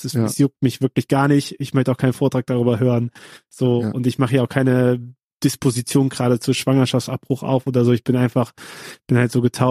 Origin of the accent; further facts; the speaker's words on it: Bonn, North Rhine-Westphalia, Germany; Also in meiner Jugend und in meiner Heimatstadt Bonn so und da kam ich das her